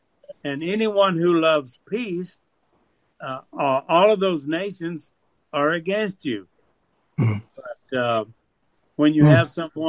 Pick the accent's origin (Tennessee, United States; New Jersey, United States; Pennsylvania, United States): Tennessee, United States; born there; also born or lived in Texas; I'm an American citizen. I was born in the state of Tennessee. I've lived in the state of Texas since 1969.